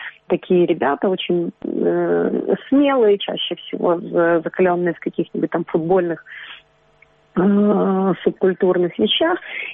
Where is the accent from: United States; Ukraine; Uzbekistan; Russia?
Ukraine; Crimea; Я сама крымчанка